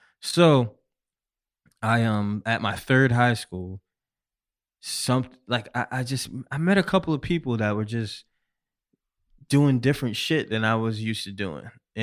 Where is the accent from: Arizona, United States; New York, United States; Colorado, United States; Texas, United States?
New York, United States; Syracuse; Shit, I'm originally from Syracuse, New York.